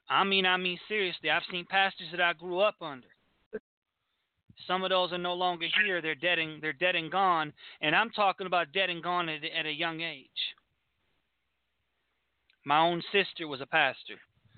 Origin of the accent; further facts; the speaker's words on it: Milwaukee, Wisconsin, United States; I grew up here in Milwaukee, Wisconsin, and we served hundreds of homeless.